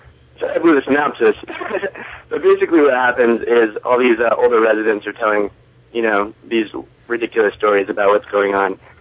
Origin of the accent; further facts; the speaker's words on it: Reading, Pennsylvania, United States; I'm from Reading originally. Okay. I graduated from West Valley High School in 2005.